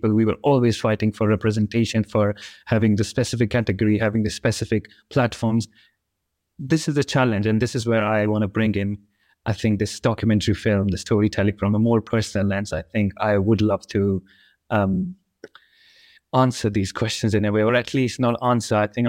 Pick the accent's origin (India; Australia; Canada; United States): India; Jammu and Kashmir; Jammu and Kashmir, where I'm from, and specifically in the rural areas, because my hometown is nested on just on the border of India-Pakistan, quite sensitive and turbulent area because of the militarization in the area.